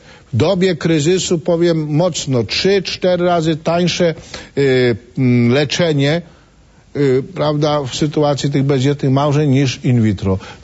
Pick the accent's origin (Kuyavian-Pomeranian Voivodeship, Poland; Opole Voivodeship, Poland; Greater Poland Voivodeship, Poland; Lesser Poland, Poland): Lesser Poland, Poland; Kraków; ja jestem z Krakowa, to z Krakowa